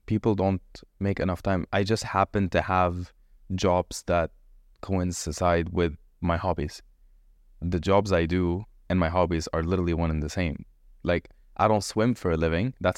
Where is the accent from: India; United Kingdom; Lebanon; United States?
Lebanon; now in United Arab Emirates; I have had Emirati and Saudi friends growing up in Lebanon